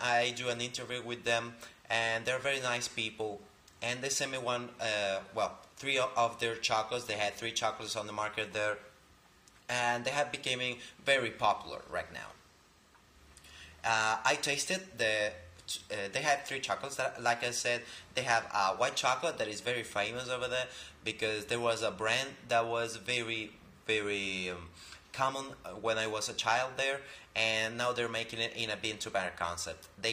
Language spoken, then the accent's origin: English; Venezuela; I am a Venezuelan. I'm from Venezuela.